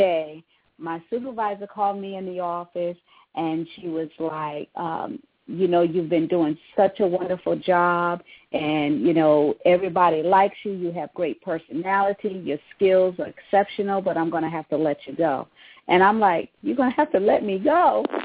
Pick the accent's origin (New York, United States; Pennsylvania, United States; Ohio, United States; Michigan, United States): New York, United States; moved away as an adult; also born or lived in South Carolina; now in Florida, United States; I was born in South Carolina and I was raised in New York. And I moved down here in 1981. I came down here, was engaged to my husband, and I was like, oh, we coming to Florida, the Sunshine State